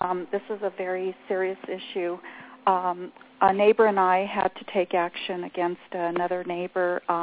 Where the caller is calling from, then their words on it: Southwest, United States; Hi, I'm here in the Southwest.